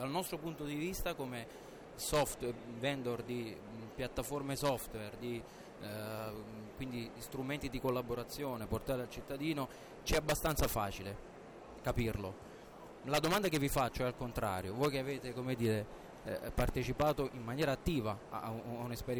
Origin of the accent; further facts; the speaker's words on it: Campania, Italy; now in Milan, Italy; io sono campano anche se vivo a Milano